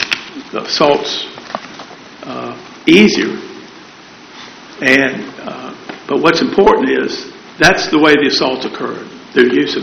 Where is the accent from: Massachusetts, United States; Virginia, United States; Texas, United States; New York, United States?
Virginia, United States; Roanoke; May it please the court … I'm from Roanoke, Virginia.